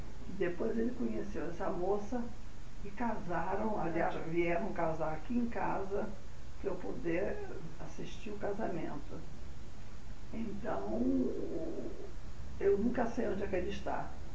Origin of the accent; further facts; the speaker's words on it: Rio de Janeiro, Brazil; accent: carioca; Nasci, eu sou carioca da Gema.